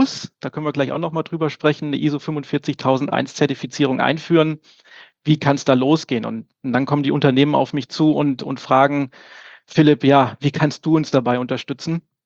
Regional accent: Winterberg, North Rhine-Westphalia, Germany; komme aus Winterberg im Sauerland

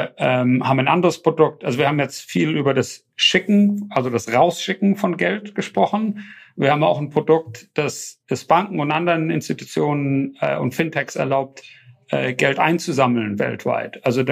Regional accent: Germany; now in United Kingdom; Ich komme aus Deutschland, lebe in England und habe in anderen Ländern gelebt.

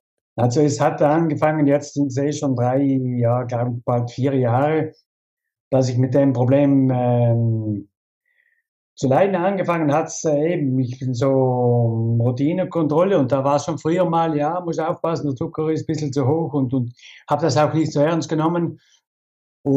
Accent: Klobenstein, Trentino-Alto Adige, Italy; bin Südtirol in Klobenstein.

